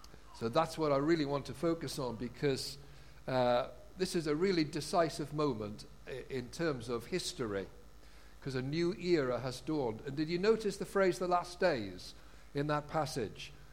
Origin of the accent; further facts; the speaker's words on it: North East England, United Kingdom; They were the Geordies from the northeast. I'm a Geordie, I can say that, all right?